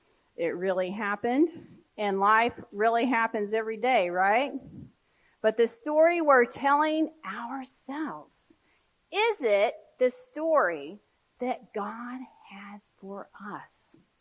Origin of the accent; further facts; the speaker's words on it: Oklahoma, United States; when we lived in Oklahoma growing up on the Kansas-Oklahoma line, we had this big backyard with all these Italian cypress in the back before you went out to the field.